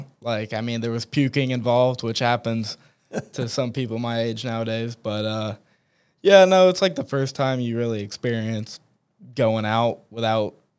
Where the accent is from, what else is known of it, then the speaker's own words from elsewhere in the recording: Sullivan, Indiana, United States; we have this thing called the Corn Festival, which I mean is a great thing for the Midwest, but that's like the trademark for our town.